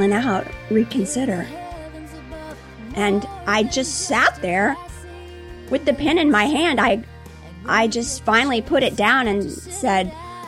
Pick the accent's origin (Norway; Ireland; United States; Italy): United States; St. Petersburg, Florida; I'm from St. Pete, Florida.